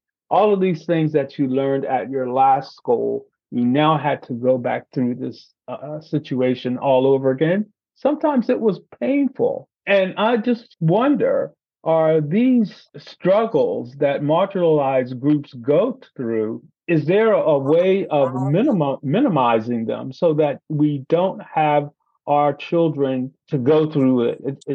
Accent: Canada; I'm from the States. I'm Canadian

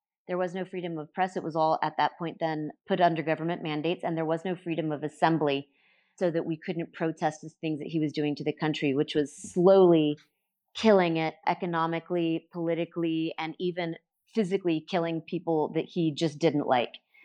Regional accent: Panama City, Panamá, Panama; also born or lived in United States; But really, I was born and raised in Panama, and it was my entire life, the only thing that I knew. So I was Panamanian and dual citizenship American at the same time. And I lived in Panama City, so I was not near the canal, and I wasn't on a base

